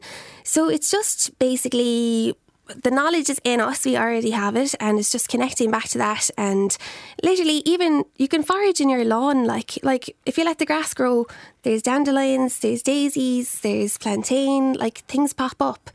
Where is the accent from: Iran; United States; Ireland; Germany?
Ireland; Munster; I'm from the Golden Vale, like, so, you know, agriculture is a lot different to gardening